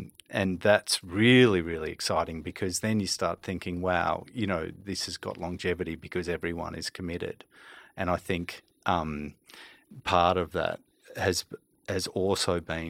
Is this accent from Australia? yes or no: yes; Australia; Like, we do have that culture over here